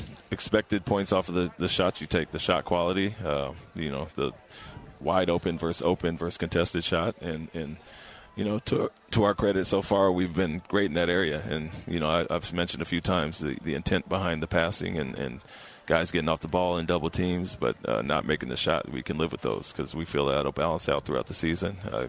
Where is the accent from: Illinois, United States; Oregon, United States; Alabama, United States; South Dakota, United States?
Oregon, United States; Portland; Well, even, you know, being, you know, in Portland, you know, I was obviously focus